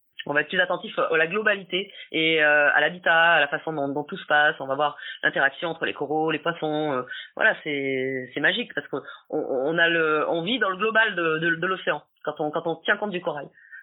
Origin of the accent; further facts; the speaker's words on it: France; parce que je suis française, déjà